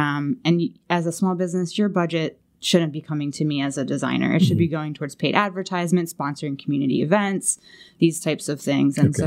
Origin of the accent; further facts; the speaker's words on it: Ocean City, New Jersey, United States; I'll tell you I grew up down in Ocean City, New Jersey. I went to Charter Tech High School for the Performing Arts as a dancer